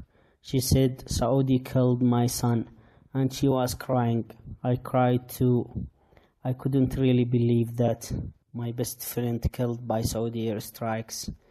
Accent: Yemen; I'm from Yemen.

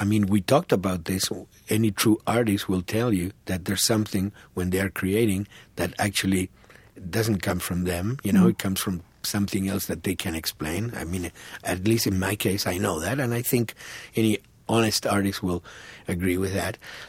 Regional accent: Argentina; you know, I came from Argentina to look at the world

